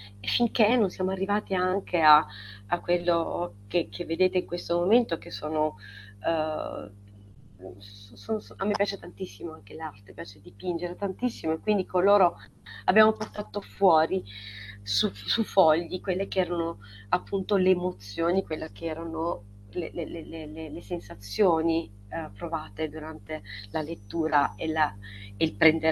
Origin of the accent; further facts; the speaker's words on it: Apulia, Italy; mentre facevo su e giù dalla mia terra, dalla Puglia